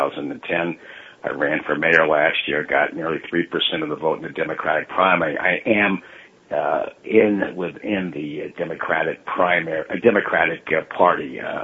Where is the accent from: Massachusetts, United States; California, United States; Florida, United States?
California, United States; Pomona; I actually grew up in Pomona, California. Uh-huh. You know, I went to Pomona High School.